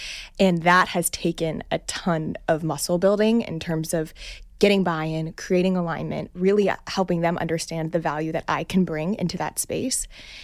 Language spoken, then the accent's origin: English; Sonoma, California, United States; And so I grew up in California, in Sonoma, in the wine country.